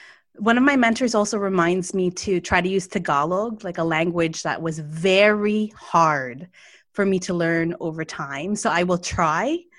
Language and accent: English; Toronto, Ontario, Canada; now in Montreal, Canada; I'm originally from Toronto or Toronto, but I'm currently calling in from Jajage, otherwise known as Montreal, unceded lands of the Gahekanaga Nation.